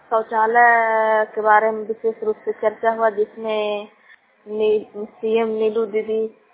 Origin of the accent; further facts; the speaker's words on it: Girdhar Chak, Bihar, India; गिरधर चक गांव के रहने वाली हूँ, जिला नालंदा पंचायत का था।